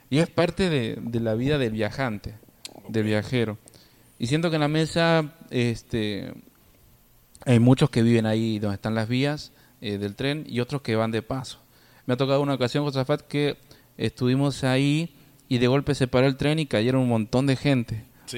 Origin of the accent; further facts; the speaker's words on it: Argentina; moved away as an adult; Yo soy misionero, vengo de Argentina con ese propósito.